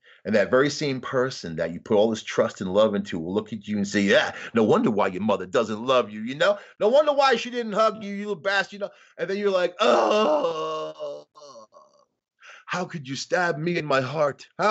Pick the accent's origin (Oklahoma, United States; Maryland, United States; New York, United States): New York, United States; You see, I was raised on Long Island, multicultural school, diversity.